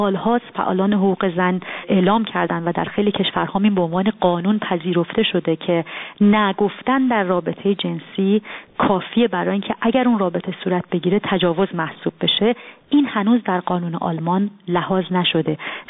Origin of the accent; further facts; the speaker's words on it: Iran; now in Germany; من از ایران اومدم